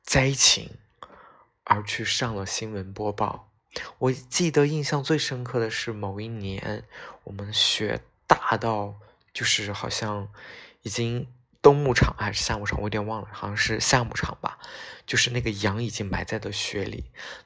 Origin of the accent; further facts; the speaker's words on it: Xinjiang, China; 那很碰巧，我就来自于这个边陲小镇上。